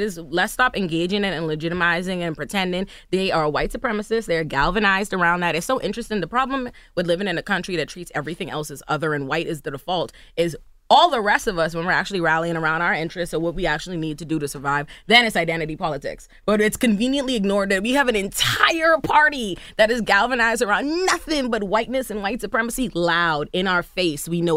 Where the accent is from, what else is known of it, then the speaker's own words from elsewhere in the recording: Bahamas; the Bahamas would literally disown me if I didn't mention that I was from the Bahamas while I'm on here. So shout out to my country.